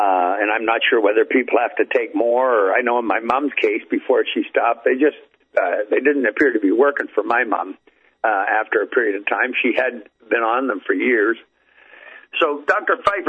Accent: Canada; I'm Canadian, as you guys know. I'm half my heart's in America, so I consider myself very close

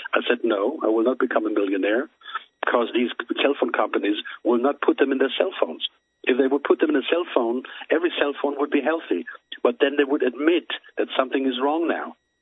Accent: Germany; English is a second language; as you can tell perhaps by my slang, I'm not American-American, I'm German.

